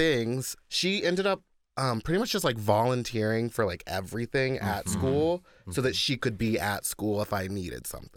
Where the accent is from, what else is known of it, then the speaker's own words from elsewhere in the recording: Texas, United States; And like, I grew up in Texas with an all white family.